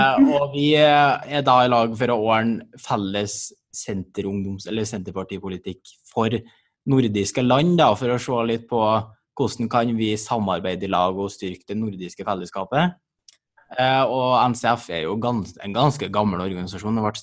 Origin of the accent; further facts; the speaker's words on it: Mære, Trøndelag, Norway; og jeg kommer fra Mære I Steinkjer kommune.